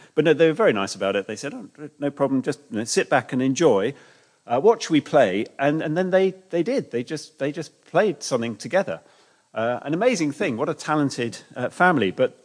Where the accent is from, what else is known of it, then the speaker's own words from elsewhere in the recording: London, United Kingdom; When I was growing up in North London, we'd always go and see the lights together.